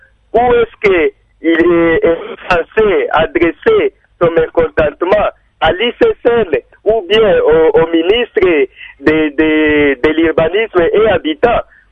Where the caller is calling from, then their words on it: Lubumbashi, Haut-Katanga, DR Congo; Et pour terminer, ici chez nous à Lubumbashi, les vieux arbres ont toujours causé des dégâts énormes.